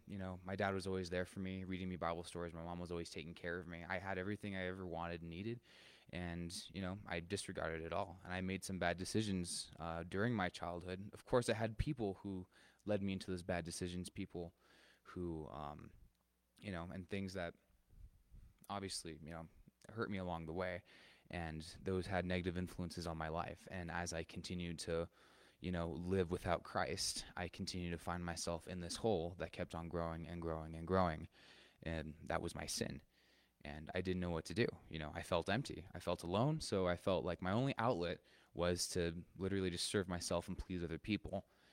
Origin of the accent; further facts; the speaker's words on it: Julian, California, United States; also born or lived in Escondido; So I was born in San Diego, Escondido, California. I was raised here in Julian.